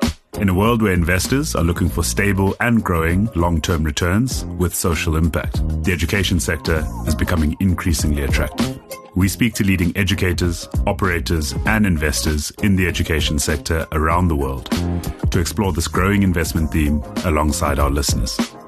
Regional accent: South Africa; which are big sporting rivalries of my home country, of South Africa.

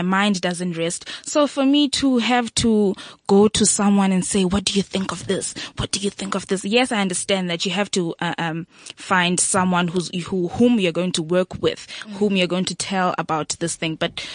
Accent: Mthatha, Eastern Cape, South Africa; the co-founder of WeTalk, born and raised in Omtata, doing my first year at Boston City Campus.

